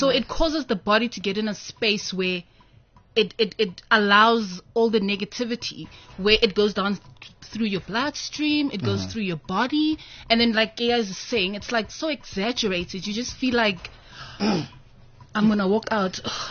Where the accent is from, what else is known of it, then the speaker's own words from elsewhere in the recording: Soweto, Gauteng, South Africa; now in Pretoria, South Africa; You know, I was born and bred in Soweto.